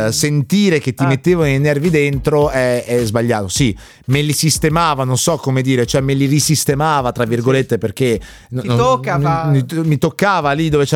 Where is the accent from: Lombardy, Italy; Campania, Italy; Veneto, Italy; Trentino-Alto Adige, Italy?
Veneto, Italy; Padua; vengo da Padova. Ciao. Ho 9 anni